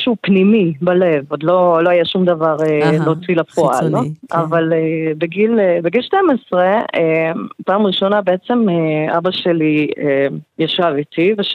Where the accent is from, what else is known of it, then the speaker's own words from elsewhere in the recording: Hungary; now in Israel; אני נולדתי בהונגריה, וזו משפחה שבעצם באותה תקופה בקומוניזם לא היה דת, לא יהדות ולא נוצרות ולא שום דבר, זה היה סיסטם ללא דת.